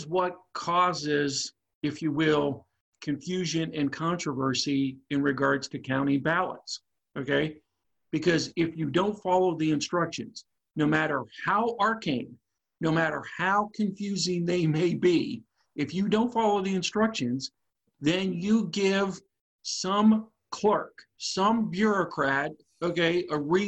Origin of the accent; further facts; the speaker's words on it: Pennsylvania, United States; My home state of Pennsylvania, much like Virginia, require you that when you vote by mail